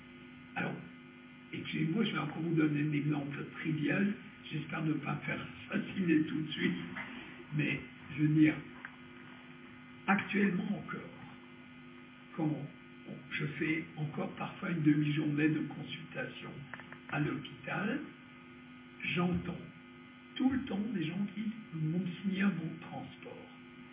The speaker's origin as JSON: {"language": "French", "country": "France", "said": "il y a une notion qu'en tant que Français, nous avons beaucoup de mal à admettre"}